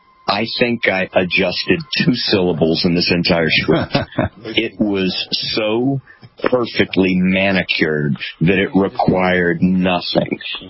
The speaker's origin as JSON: {"language": "English", "region": "Texas", "country": "United States", "tie": "born or raised there", "also_born_or_lived": "Louisiana", "said": "I was born in Louisiana, grew up in Texas. I went to St. Mark's Episcopal School Elementary."}